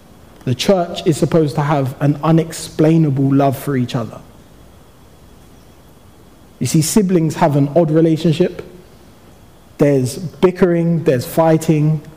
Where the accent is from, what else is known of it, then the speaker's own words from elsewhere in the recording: Ponders End, London, United Kingdom; I grew up on a cul-de-sac, like I mentioned. I grew up in Ponders End, and there was about 8 boys, all within a few years of each other